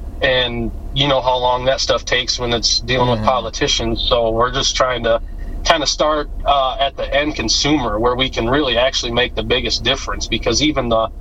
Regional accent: Michigan, United States; I'm from Michigan.

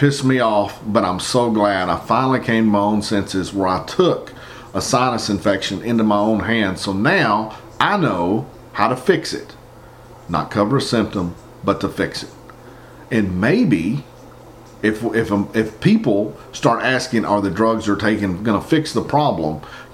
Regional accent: Appalachia, United States; Now see, I'm just a Appalachian redneck

